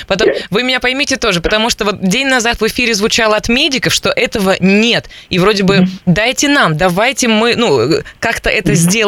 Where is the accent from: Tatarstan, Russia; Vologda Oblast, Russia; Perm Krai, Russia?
Perm Krai, Russia; Chusovoy; если взять мой родной город Чусовой, то там, наверное, этого миллиона не хватит.